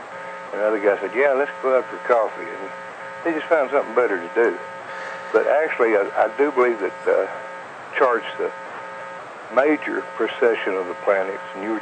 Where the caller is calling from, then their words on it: the Ozarks, United States; from up in the Ozarks.